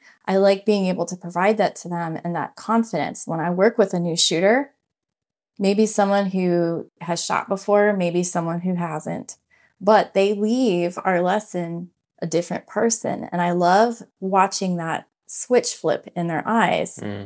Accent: Texas, United States; We came from Texas. Okay. That was probably our longest spot, but we moved all throughout Texas. We were in North Texas down to, you know, Central Texas and everywhere in between that area.

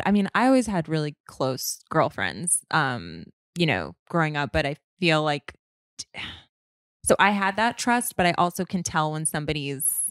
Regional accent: Indianapolis, Indiana, United States; Yeah, I'm from Indy. I'm from the Midwest.

